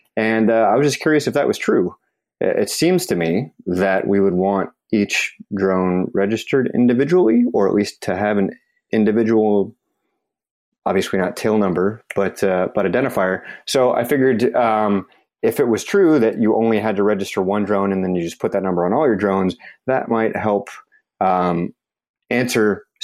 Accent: California, United States; from Southern California.

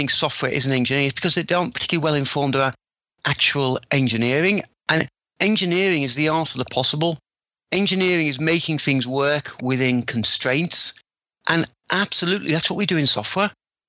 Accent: Liverpool, North West England, United Kingdom; So I was growing up in Liverpool in the 80s.

